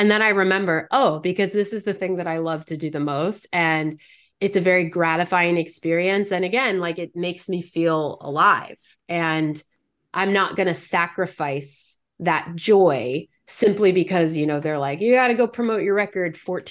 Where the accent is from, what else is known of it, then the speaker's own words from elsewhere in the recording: Los Angeles, California, United States; I'm a girl who was born and raised in Los Angeles, so I am a little woo-woo